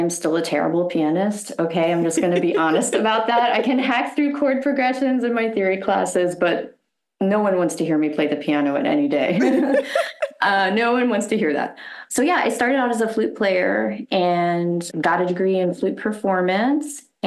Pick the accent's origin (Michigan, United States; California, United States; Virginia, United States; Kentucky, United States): Virginia, United States; Richmond; And I grew up outside of Richmond, Virginia.